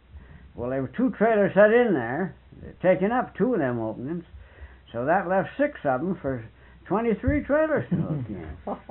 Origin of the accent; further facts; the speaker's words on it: Munsville, New York, United States; And where were you from up there? And I said, Munsville.